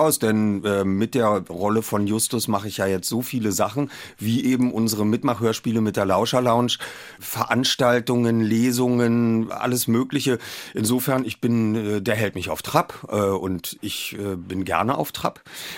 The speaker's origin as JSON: {"language": "German", "region": "Berlin", "country": "Germany"}